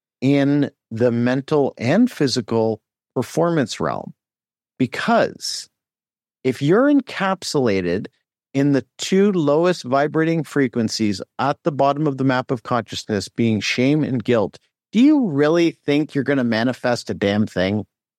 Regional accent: Oakville, Ontario, Canada; we grew up in Oakville, just outside of Toronto

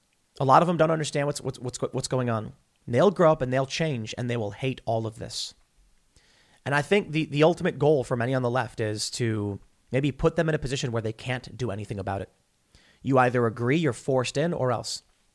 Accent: Chicago, Illinois, United States; I'm from the South Side of Chicago, baby.

